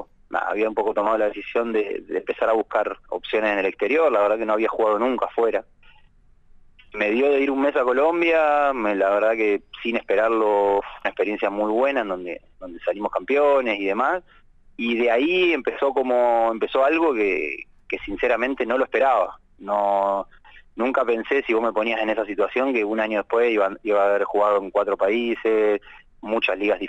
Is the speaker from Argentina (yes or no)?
yes; Bahía Blanca, Buenos Aires Province, Argentina; now in Carmen de Patagones, Argentina; Yo soy de Bahía, pero vivo acá en Patagones.